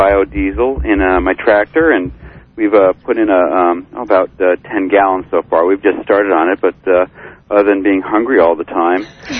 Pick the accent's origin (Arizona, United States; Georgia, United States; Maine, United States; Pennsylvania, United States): Maine, United States; Deer Isle; I'm from Deer Isle.